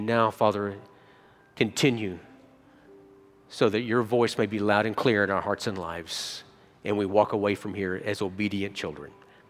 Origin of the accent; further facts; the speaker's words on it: Hugo, Oklahoma, United States; all they could remember was my hometown. They wouldn't remember my name, so I was from Hugo, Oklahoma.